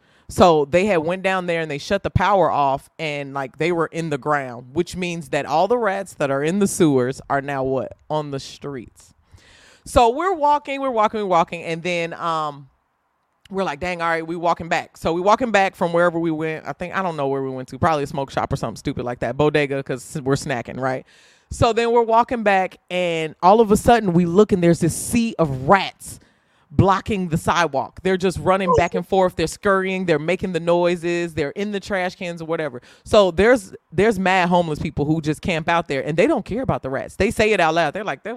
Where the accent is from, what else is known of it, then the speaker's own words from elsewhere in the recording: Indiana, United States; I'm from Indiana